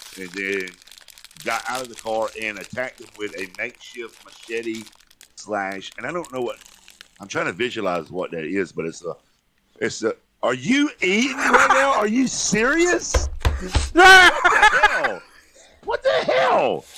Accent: the South, United States; because I'm a Southerner.

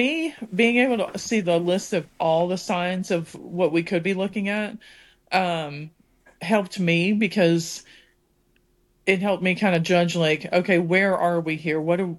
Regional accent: Pennsylvania, United States; I'm from Pennsylvania and I live in South Carolina.

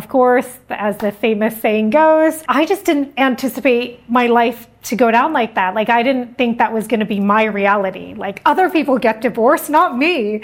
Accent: India; Obviously, I feel like if anyone asks me where I'm from, I always say I'm Indian, right? I'm very proud of my heritage, very proud of my ethnicity, my culture.

